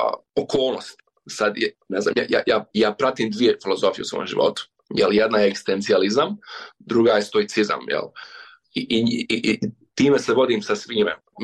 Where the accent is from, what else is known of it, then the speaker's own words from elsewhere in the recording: Bosnia & Herzegovina; ja sam iz Bosne i Hercegovine